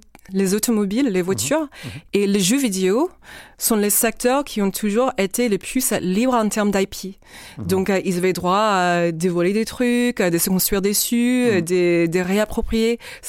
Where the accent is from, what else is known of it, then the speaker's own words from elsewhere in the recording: United States; Tu sais, je suis américaine.